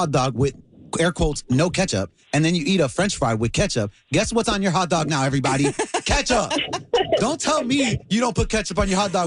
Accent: Chicago, Illinois, United States; And I want to be like, you're less Chicago because I'm born and raised here.

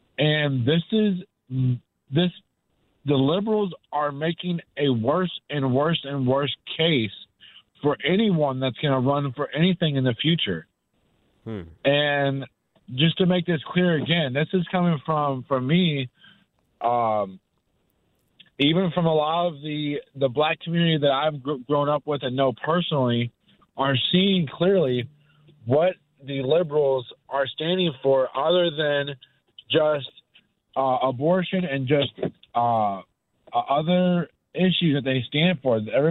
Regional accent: St. Louis, Missouri, United States; I'm originally from South St. Louis

